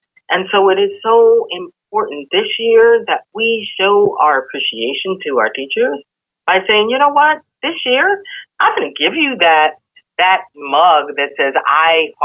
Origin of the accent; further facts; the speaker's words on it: Pennsylvania, United States; from Ohio to Washington State to my home state of Pennsylvania